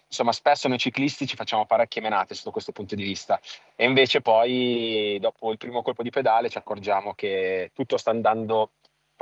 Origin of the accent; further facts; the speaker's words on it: Piedmont, Italy; essendo io piemontese, molto vicino al Lago Maggiore, quindi diciamo che siamo vicini di casa.